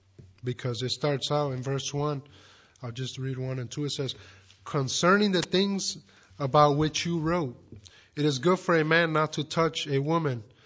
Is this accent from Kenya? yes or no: no; Puerto Rico; You know that growing up in Puerto Rico, a lot of our culture is from the Spaniards.